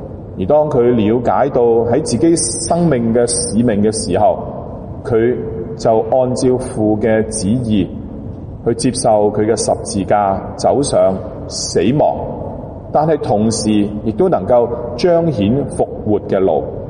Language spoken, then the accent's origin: Chinese; Guangdong, China; 所以我们广东人有一句说话讲的